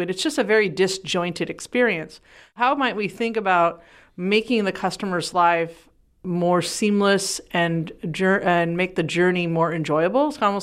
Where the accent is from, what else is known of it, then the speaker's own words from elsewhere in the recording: California, United States; I'm from Silicon Valley.